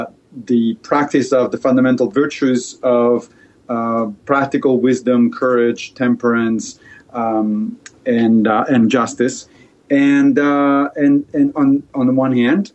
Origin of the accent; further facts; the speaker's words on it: Rome, Lazio, Italy; also born or lived in Liberia; So I grew up in Italy, in Rome, but I actually was born in Liberia, which is on the western side of Africa.